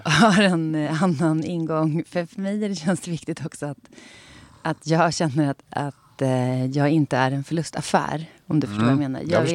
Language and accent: Swedish; Sweden; Jag tänkte ju när jag kom dit som svensk författare